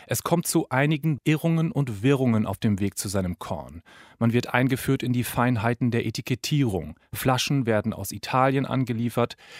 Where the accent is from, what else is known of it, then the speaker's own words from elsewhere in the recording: Lower Saxony, Germany; Ich komme auch aus dem Emsland. Haselünne ist von meiner Heimatstadt auch nur 20 Minuten entfernt.